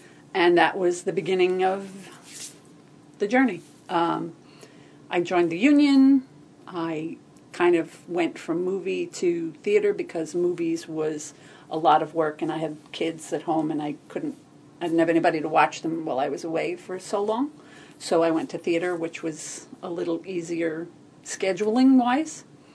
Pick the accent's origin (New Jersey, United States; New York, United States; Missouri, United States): New York, United States; Massapequa Park; I grew up in Massapequa Park on Long Island, New York, all my life. My parents bought one of the first houses in that particular area when they got married.